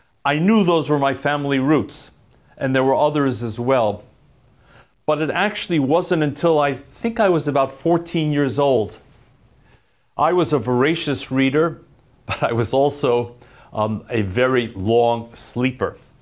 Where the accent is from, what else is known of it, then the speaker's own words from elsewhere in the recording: Manhattan, New York, United States; a mile or two from where we lived growing up in Manhattan.